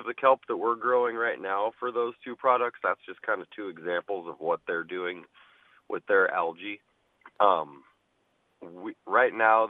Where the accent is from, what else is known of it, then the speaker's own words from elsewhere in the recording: Sitka, Alaska, United States; now in Kodiak, United States; I've lived in Kodiak for about 19 years now. I grew up in Sitka before that.